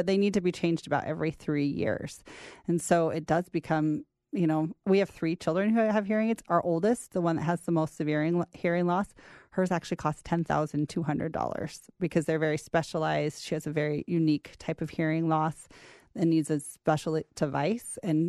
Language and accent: English; Idaho, United States; moved away as an adult; I grew up in Idaho, and it took me 20 years to move back after I left for college.